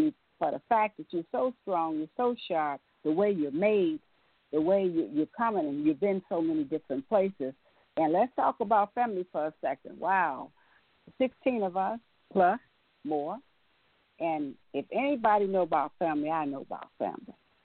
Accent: Texas, United States; I'm from Texas.

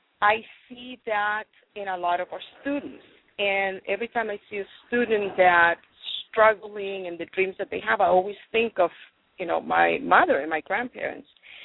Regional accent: Guatemala; my grandparents didn't know how to read and write. I am from Guatemala, and then my grandmother always, mentioned, I always wanted to go to school

